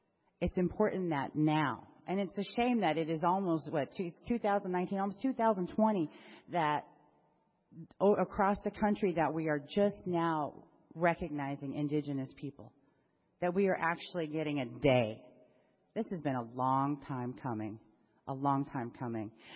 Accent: South Dakota, United States; I'm a member of the Rosebud Sioux Tribe. I'm originally from South Dakota, but been a resident down here for over 20 years.

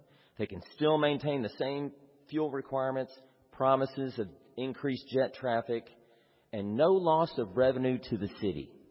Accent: Dallas, Texas, United States; I am from Dallas.

